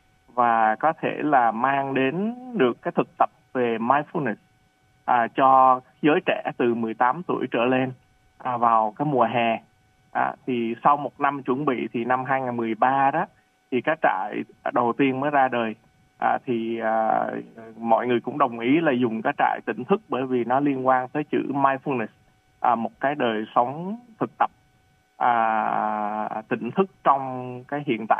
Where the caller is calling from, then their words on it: Leesburg, Virginia, United States; Mình đến từ thành phố Leesburg, Virginia